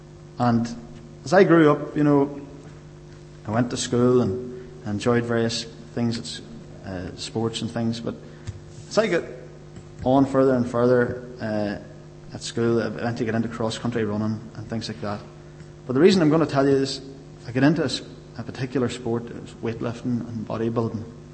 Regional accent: Cookstown, Northern Ireland, United Kingdom; I am from Cookstown, and I still live in Cookstown.

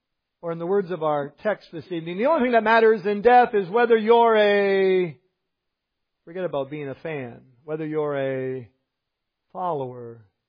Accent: Ontario, Canada; I grew up in Eastern Ontario, as I did. Let's imagine I grew up on the edge of the St. Lawrence River, as I did.

